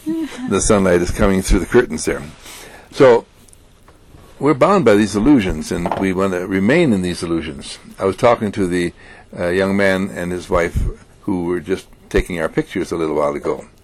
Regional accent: Milwaukee, Wisconsin, United States; I'm from Milwaukee, Wisconsin, and we're

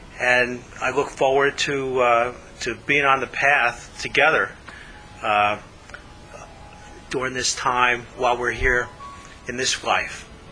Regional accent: Margate, Florida, United States; from Margate, Florida

